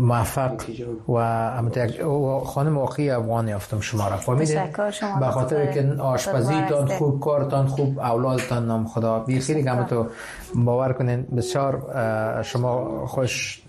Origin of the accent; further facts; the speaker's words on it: Afghanistan; moved away; من که وقتی بیرون از افغانستان آمدم ایره درک کردم که بانوان افغان چقدر مادرای خوب هستن